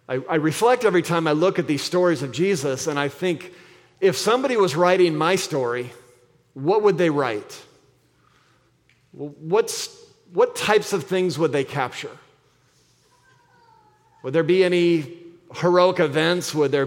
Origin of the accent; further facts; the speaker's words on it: Arizona, United States; I'm from Arizona, and there's a big rodeo there